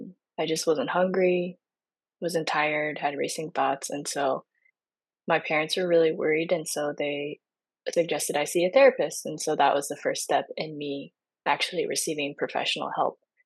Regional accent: United States; So I am Chinese American. My parents are not immigrants. My grandparents are. Mm-hmm. So my parents were raised in the States. I was raised in the States.

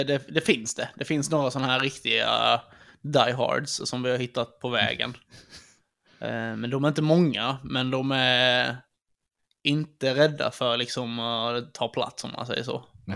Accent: Blekinge, Sweden; för att vi bor mycket runt omkring Blekinge också.

